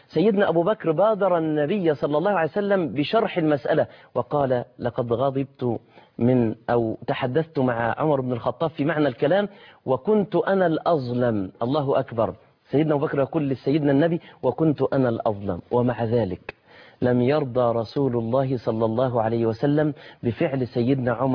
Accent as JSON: {"language": "Arabic", "country": "Egypt", "said": "ويقول رئيس الشرطة عندنا في مصر على رقبتي ولا على روحي"}